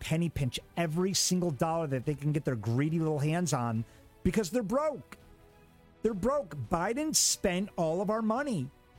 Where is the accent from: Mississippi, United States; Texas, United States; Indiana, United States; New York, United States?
New York, United States; If he holds one closer to my home state of New York